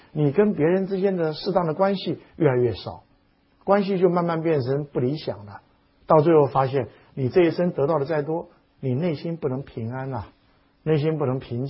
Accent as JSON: {"language": "Chinese", "country": "China", "said": "就好像我们中国人每一次，我们就是一般人也一样，不是说中国人就很特别啊"}